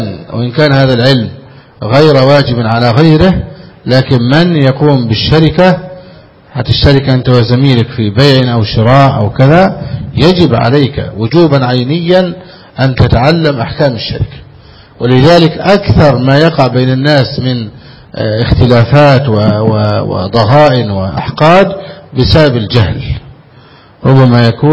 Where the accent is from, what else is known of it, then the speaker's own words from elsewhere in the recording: Egypt; كما يفعل الناس هنا في بلدنا مصر